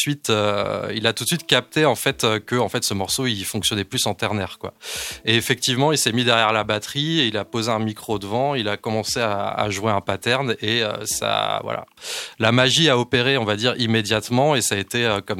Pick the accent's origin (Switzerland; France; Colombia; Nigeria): France; Quimper, Brittany; puis on vient du même coin, en fait. On vient de Quimper, tous les deux.